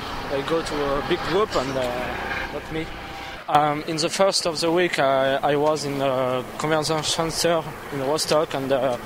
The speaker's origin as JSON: {"language": "English", "town": "Grenoble", "region": "Auvergne-Rhône-Alpes", "country": "France", "second_language": "English", "said": "I come from France, Grenoble."}